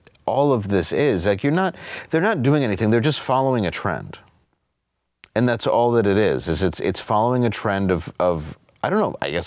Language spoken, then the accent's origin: English; Detroit, Michigan, United States; I gotta tell you, I grew up in Detroit, across from Windsor, and just those two cities versus each other with weapons, I think America would take the cake.